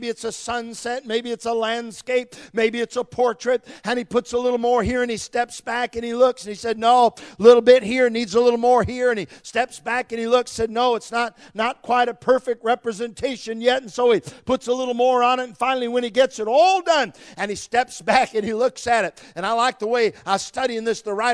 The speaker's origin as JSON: {"language": "English", "region": "England", "country": "United Kingdom", "said": "I don't refer much to the Greek because I'm English and so are you"}